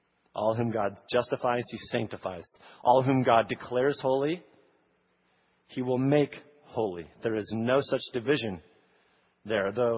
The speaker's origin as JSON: {"language": "English", "region": "Texas", "country": "United States", "tie": "born or raised there", "said": "Oh, I know all this, Pastor. I grew up in Texas and dad's in the ministry."}